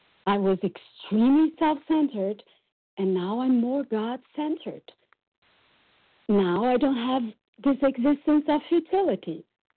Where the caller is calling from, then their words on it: Brazil; English is a second language; I'm calling from Brazil.